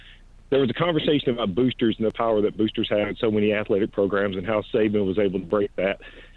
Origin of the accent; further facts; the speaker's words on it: Alabama, United States; now in Helsinki, Finland; you might recognize from my accent. I'm not from Finland, obviously. I'm from Alabama, but for right now, I'm posted in Helsinki.